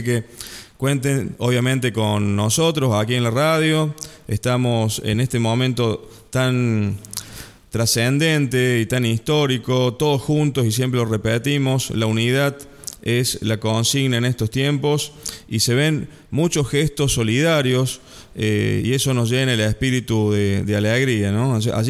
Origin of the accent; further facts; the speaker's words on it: Córdoba, Argentina; y lo cito con orgullo como cordobés